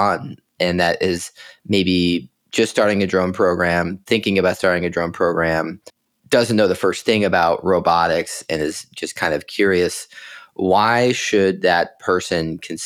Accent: Midwest, United States; And being a Midwesterner, the only pigs we see are usually the ones within the crates

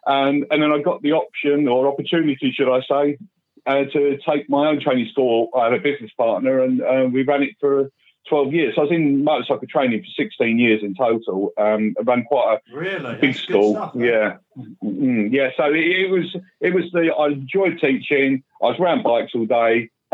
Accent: Southend, East of England, United Kingdom; I came from Southend originally. I don't live there anymore. I'm north side of Essex. I'm the other side of Braintree, out in the village out that way.

